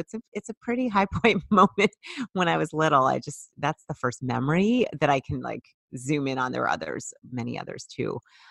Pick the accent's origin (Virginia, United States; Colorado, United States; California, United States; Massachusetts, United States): Massachusetts, United States; Boston; I grew up in the Boston area, and my dad, it was like a crisp autumn day, and my dad took me to nursery school.